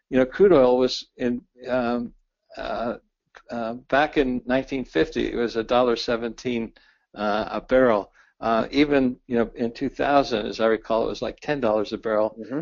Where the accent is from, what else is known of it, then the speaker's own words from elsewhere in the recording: Ohio, United States; me as a young boy growing up in Ohio and remembering my parents driving the family car into the local gas station